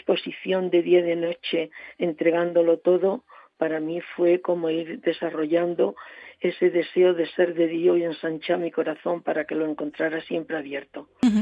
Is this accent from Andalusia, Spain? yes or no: yes; Huelva, Andalusia, Spain; yo soy de Huelva y allí empecé a los 23 años a proponerme y a desear entregar mi vida a Dios